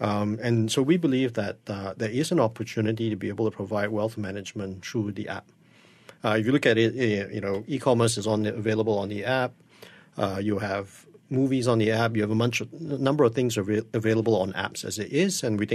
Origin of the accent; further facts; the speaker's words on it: Malaysia; Yes, I am Malaysian. But it so happens I was living in Singapore at that time